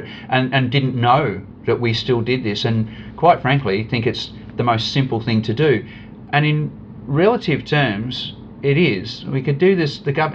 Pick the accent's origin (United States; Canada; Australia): Australia; Victoria; So I'm from the Surf Coast. I've lived for 30 years in amongst that surf culture